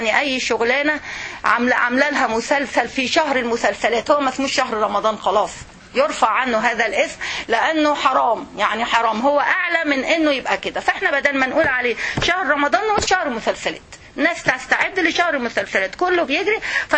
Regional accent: Egypt; لما يقولوا لك ان احنا عندنا في مصر مثلا احسن صناعة هي صناعة الغزل والنسيج

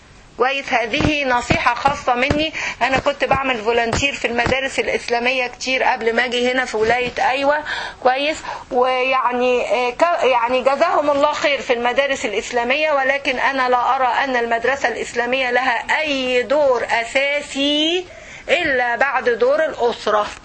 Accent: Egypt; زي المثل اللي عندنا في مصر مثلا

